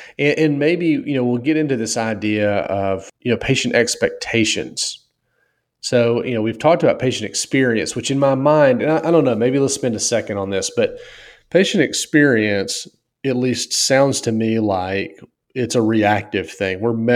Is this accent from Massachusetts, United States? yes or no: no; Mississippi, United States; Well, I'm from Mississippi, so sure. I grew up in the, what is it? What do they call it? The triangle of Memphis, Nashville, and New Orleans.